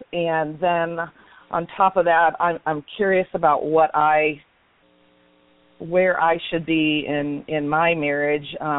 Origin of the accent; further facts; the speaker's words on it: Georgia, United States; I'm from Georgia.